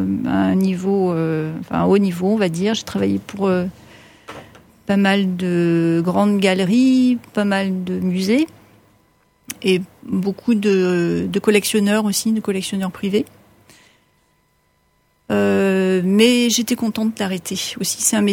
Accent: Occitanie, France; puisque je suis originaire des Cévennes.

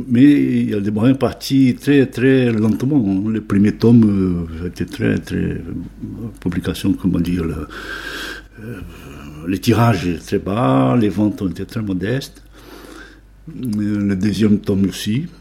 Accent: Rio de Janeiro, Brazil; comme je suis brésilien, né à Rio

